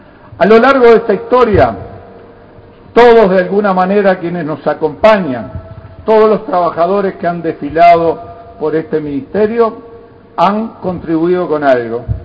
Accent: La Paz, Canelones, Uruguay; born there; Yo nací en el pueblo de La Paz

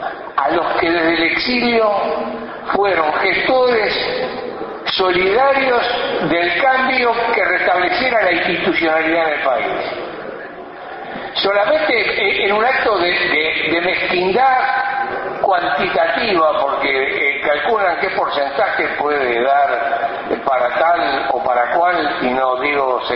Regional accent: Uruguay; somos uruguayos allí donde estemos.

